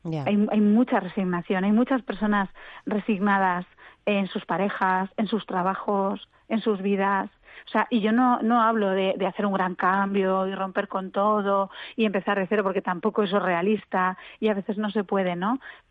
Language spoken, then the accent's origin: Spanish; Zaragoza, Aragon, Spain; yo soy de Zaragoza y decimos momenticos